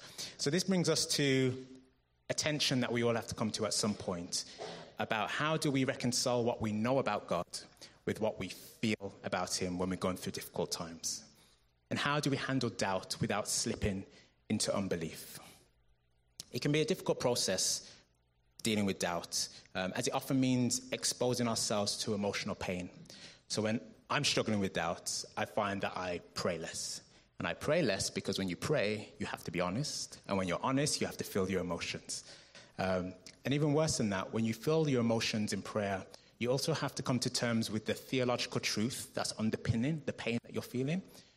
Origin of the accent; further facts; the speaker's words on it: Jamaica; Starting with my own heritage, I'm Jamaican.